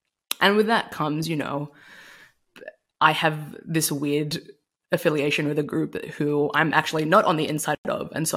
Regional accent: Australia; I'm from Australia

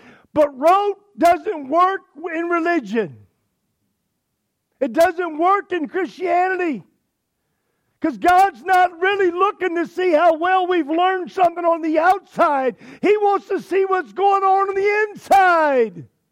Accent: Chicago, Illinois, United States; also born or lived in Lynchburg, Virginia; I'm from Chicagoland area. I was originally born in Lynchburg, Virginia, but Chicago's my home now in that area.

